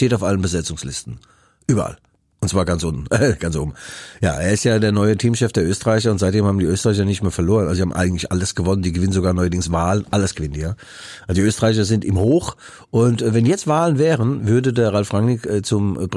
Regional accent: Mainz, Rhineland-Palatinate, Germany; bei uns in Mainz

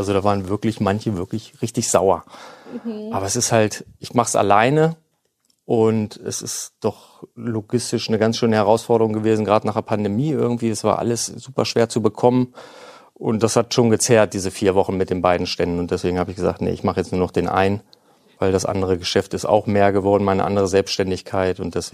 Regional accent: Peine, Lower Saxony, Germany; 51 Jahre, geboren in Peine. Also ein waschechter Peiner quasi

